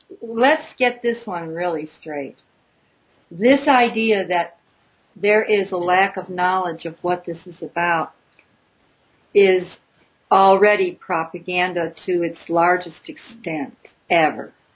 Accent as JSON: {"language": "English", "region": "Missouri", "country": "United States", "said": "And then, you know, I'm from Missouri. Show me."}